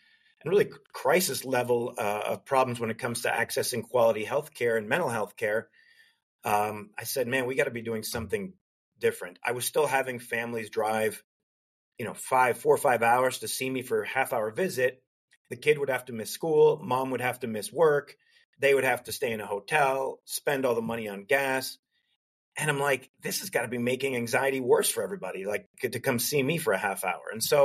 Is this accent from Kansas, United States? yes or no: no; Vermont, United States; and I grew up mostly in Vermont.